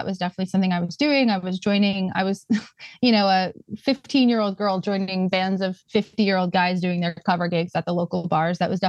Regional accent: Connecticut, United States; also born or lived in New York / Boston; now in Los Angeles, United States; Yeah, I was born in Connecticut, near Danbury, Connecticut. So relatively close to New York. I lived in New York for a while and Boston before moving out to Los Angeles.

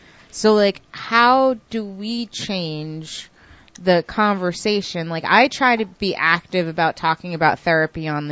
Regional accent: New York, United States; you're from, like, down south, you're from, like, west, I'm from New York

